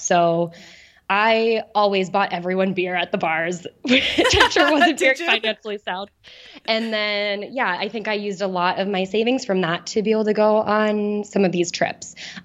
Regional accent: Iowa, United States; because I'm from Iowa, so we have like roadkill deer

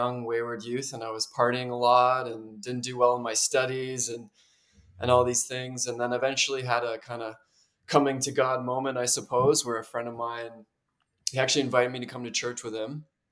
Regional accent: Toronto, Ontario, Canada; So I am from Toronto, Ontario in Canada. I went to a Catholic private high school and grade school. So I guess my faith was in the culture, not coming from a very practicing religious family, however.

